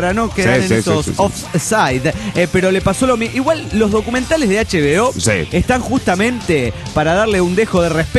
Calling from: State of Mexico, Mexico; del Estado de México.

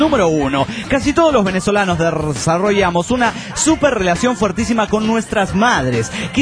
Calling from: Grantsville, Georgia, United States; de Grantsville, Georgia, Estados Unidos de Norteamérica.

